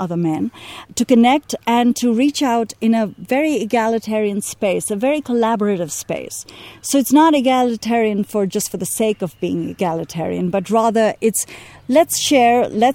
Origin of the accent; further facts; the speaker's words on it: Delhi, India; moved away as an adult; also born or lived in United States / South Africa; I grew up in Delhi, which, despite all its wonderful advantages and scenic value and historical value, is a very hierarchical society. And I moved from Delhi to the US, where I was at Brown, and then I lived in South Africa for a year and a half.